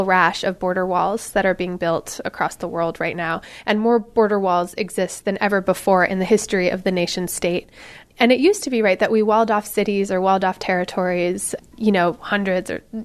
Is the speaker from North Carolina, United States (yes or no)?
no; California, United States; And I grew up in California, partially with stuff I learned from my family